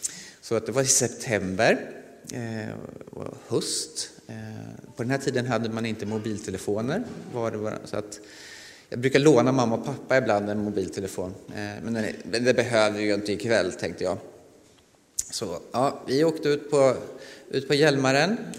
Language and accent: Swedish; Stora Mellösa, Örebro County, Sweden; Jag är uppfödd i Östernärke, Stora Mellösa. Så jag är uppfödd på morötter nästan kan man säga. Ja, där har jag bott hela mitt liv tills jag blev stor.